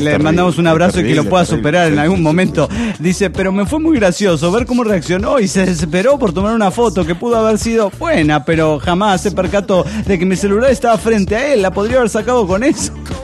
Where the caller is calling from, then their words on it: Atlanta, Georgia, United States; de Atlanta, Georgia.